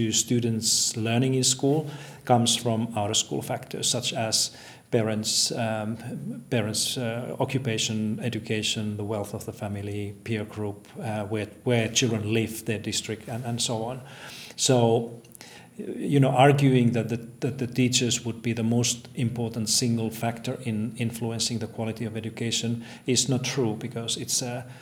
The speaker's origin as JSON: {"language": "English", "country": "Finland", "said": "I'm from Finland."}